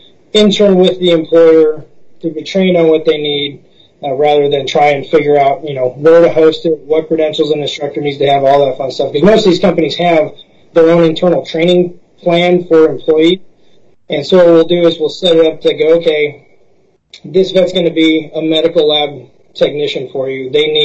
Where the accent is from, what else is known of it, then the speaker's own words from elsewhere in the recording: California, United States; moved away as an adult; now in Alaska, United States; but I am not an Alaskan born. I'm a transplant from California that came up in the Army, fell in love with the state and my wife and decided I was never leaving.